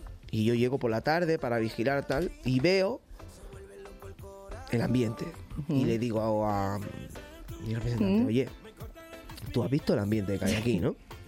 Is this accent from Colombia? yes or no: no; Seville, Andalusia, Spain; yo que soy de Sevilla, soy andaluz